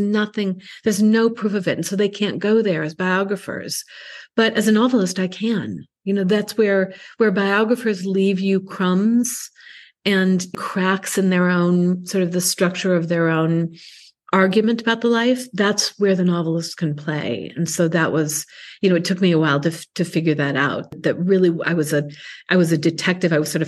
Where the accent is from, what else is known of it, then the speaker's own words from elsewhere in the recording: United States; And because I'm an American, quite frankly, and, you know, the English academic world is a particular, very particular thing.